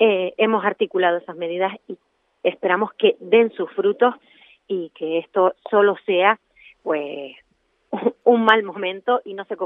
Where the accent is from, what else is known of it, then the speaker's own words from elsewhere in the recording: Canary Islands, Spain; Creo que todos somos canarios